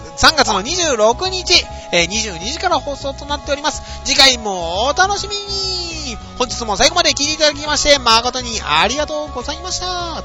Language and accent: Japanese; Kagawa, Japan; 木曜日の朝に4時頃に、私の実家の香川県に到着する予定でございます。